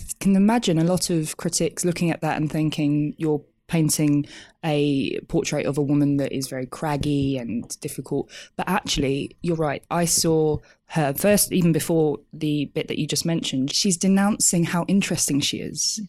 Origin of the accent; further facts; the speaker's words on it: London, United Kingdom; especially as a Londoner, working class, finding your career a bit later in life.